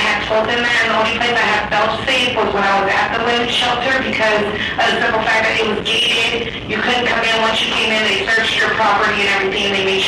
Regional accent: Sierra Vista, Arizona, United States; because I'm not from Phoenix, Arizona, I'm from a small town in Sierra Vista

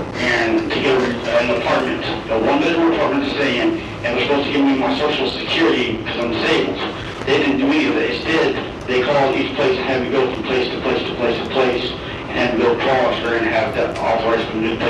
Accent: New Mexico, United States; because I'm not from Arizona. I'm from New Mexico, where all of my family is.

